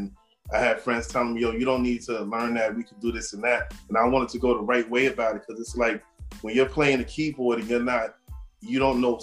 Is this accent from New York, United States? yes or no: yes; Astoria, New York, United States; How you doing, everybody? I'm from Astoria, Queens.